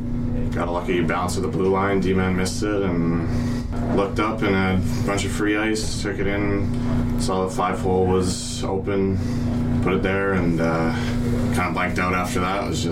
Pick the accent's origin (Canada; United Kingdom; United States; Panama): Canada; Port Moody, British Columbia; My hometown, Port Moody.